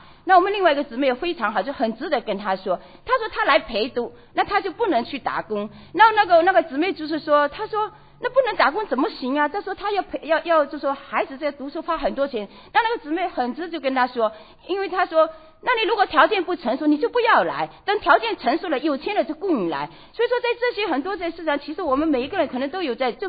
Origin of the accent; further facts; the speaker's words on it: Fujian, China; 很多都是我们福建人，我们以前的传统，以前的教育